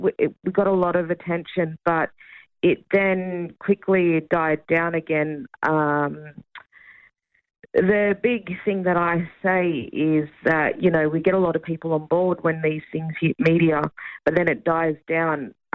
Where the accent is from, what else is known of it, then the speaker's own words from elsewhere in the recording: Armidale, New South Wales, Australia; now in Sydney, Australia; I'm in Sydney, and my mob's from Armidale. We're from the Anawan tribe.